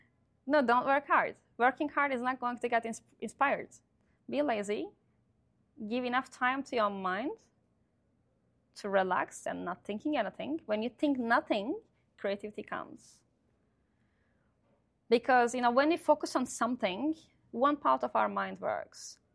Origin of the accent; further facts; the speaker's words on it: Mesopotamia, Turkey; I'm from Mesopotamia in Turkey.